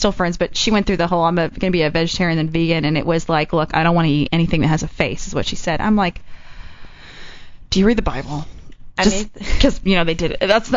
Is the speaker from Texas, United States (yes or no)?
yes; Texas, United States; I'm from Texas. I love chorizo.